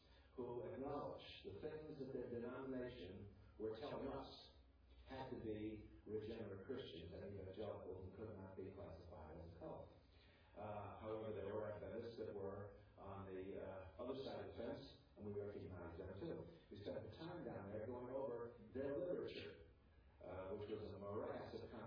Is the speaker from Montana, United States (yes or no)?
no; Mountain View, California, United States; because I grew up in Mountain View, California, and I met with them all the time out there